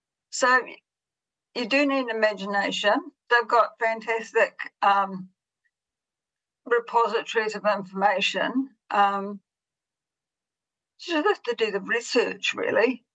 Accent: Huntly, Waikato, New Zealand; Yes, that's a side effect of growing up in Huntly.

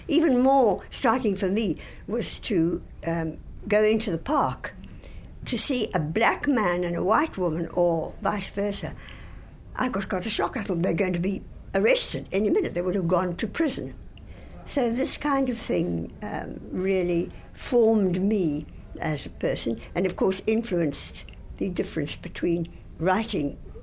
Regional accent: South Africa; started indeed to have to spend my life not as a white but as a South African with black and white

